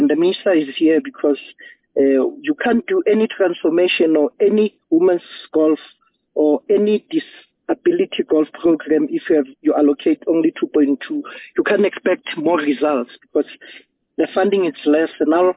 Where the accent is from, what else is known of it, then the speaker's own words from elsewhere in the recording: Soweto, Gauteng, South Africa; I'm from Soweto, I'll speak about Soweto.